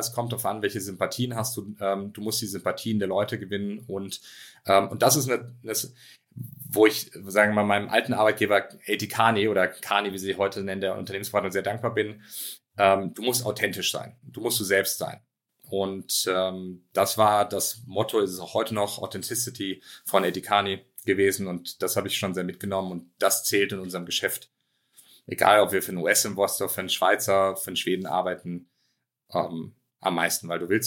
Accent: Cologne, North Rhine-Westphalia, Germany; Ich meine, ich bin ursprünglich Kölner, das heißt, ich bin ja von Grund auf Optimist

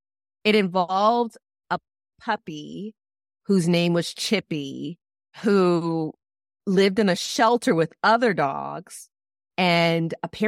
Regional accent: the South, United States; I grew up in the South, so I'm on the opposite coast.

